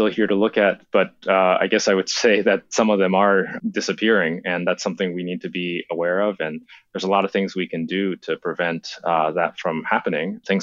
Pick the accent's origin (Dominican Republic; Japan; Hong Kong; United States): Japan; growing up in Japan, I read about this butterfly when I was a kid.